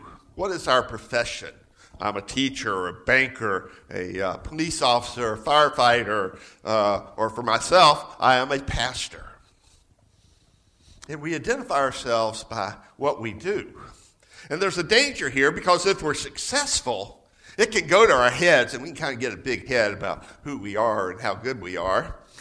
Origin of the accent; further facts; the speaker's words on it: Georgia, United States; I'm from Georgia. I am a Southerner and proud of it, I might say.